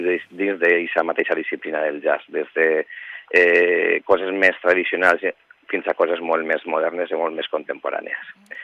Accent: Vila-real, Valencian Community, Spain; anem pel món dient que som de Vila-real, no?

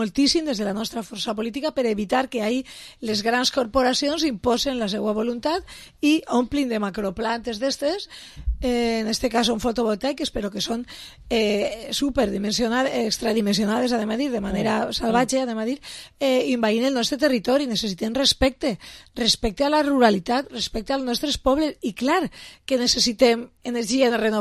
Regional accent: Betxí, Valencian Community, Spain; entre ells en Betxí, el meu poble

